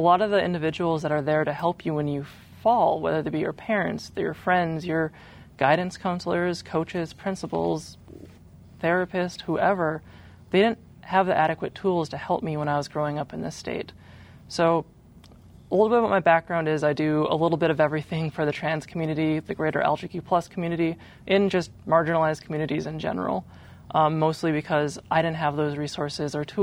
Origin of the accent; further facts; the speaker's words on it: North Dakota, United States; As a trans woman myself, I grew up in North Dakota. I grew up to our awful winters